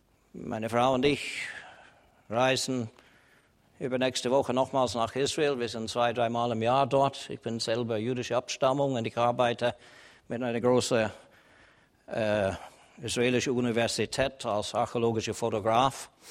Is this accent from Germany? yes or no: no; Canada; Ich liebe meine Heimat Kanada.